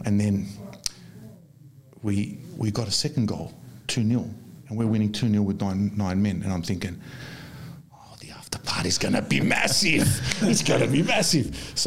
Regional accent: Australia; So, yeah, I'm from Australia.

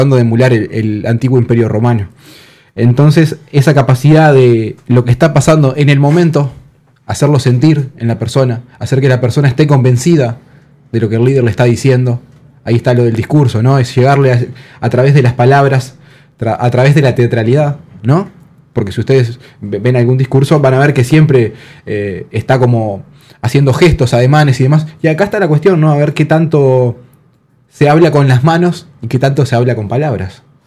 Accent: Uruguay; A ver, como uruguayos

